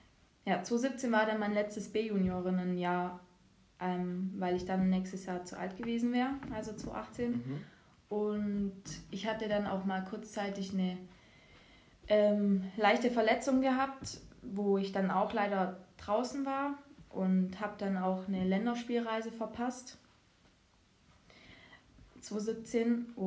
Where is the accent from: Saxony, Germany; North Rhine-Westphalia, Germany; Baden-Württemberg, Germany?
Baden-Württemberg, Germany; Ravensburg; Also ich komme ja aus Ravensburg und der nächste Verein war da eigentlich in Stuttgart.